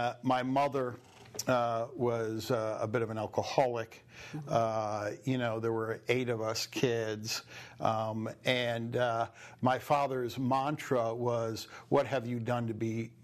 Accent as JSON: {"language": "English", "region": "New York", "country": "United States", "tie": "born or raised there", "lives_now": "Los Angeles, United States", "said": "I grew up, I live in L.A. now, but I grew up here in New York, and I grew up in a pretty, successful family."}